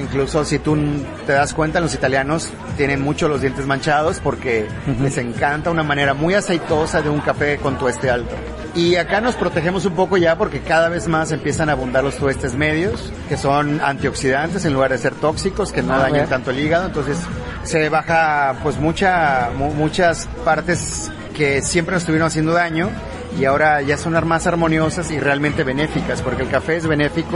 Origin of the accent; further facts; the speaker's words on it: Mexico; Yo creo que como mexicanos también